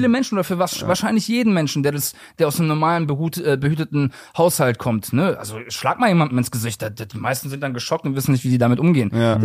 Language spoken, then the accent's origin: German; Croatia; Ich bin Kroate, Alter.